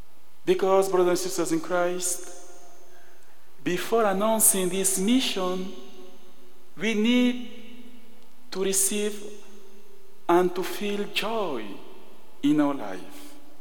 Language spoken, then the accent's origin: English; Cameroon; English is a second language; it's easy for me to speak about my mission in Cameroon, because as I said, I'm coming from Cameroon. And in Cameroon, we are French speaking and British English speaking. As you can hear, I am in the part in the side of French speaking, right?